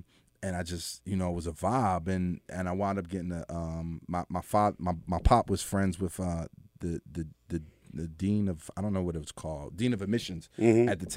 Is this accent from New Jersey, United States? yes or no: no; Philadelphia, Pennsylvania, United States; he was from Philly, I was from Philly